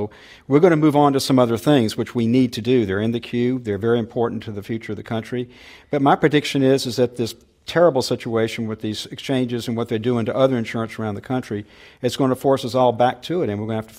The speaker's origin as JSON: {"language": "English", "region": "Alabama", "country": "United States", "said": "University of Alabama, my home state football team, lost the national championship."}